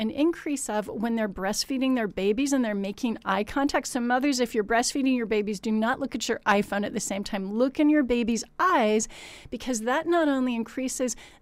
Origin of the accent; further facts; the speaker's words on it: California, United States; now in England; with the gray here in England, I'm from Southern California.